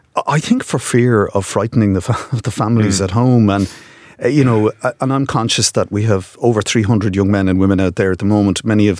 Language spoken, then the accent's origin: English; Ireland; But so when you're there as an Irish soldier